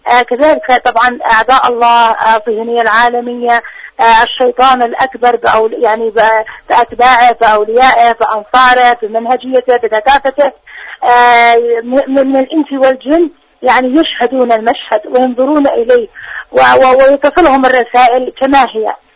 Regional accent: Yemen; نحن كشعب يمني

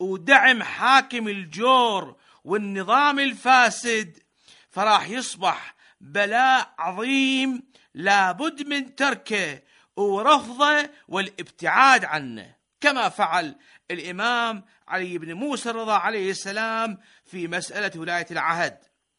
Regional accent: Iraq; فإحنا كشعب عراقي ندعمكم ونتشرف بتمثيلكم إنا بالبرلمان

